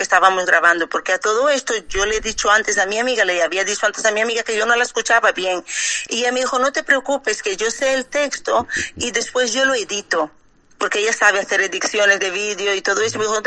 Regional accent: Lisbon, Portugal; also born or lived in Angola; Yo nací en Angola, he crecido en Lisboa, tengo doble nacionalidad, porque mi familia, la mitad son portugueses, la mitad son angolanos, y mi familia, todo el mundo tiene doble nacionalidad.

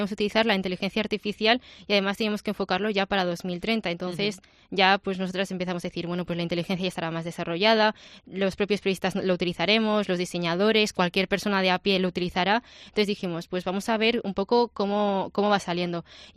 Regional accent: Valladolid, Castile and León, Spain; somos cuatro vallisoletanas que estamos aquí

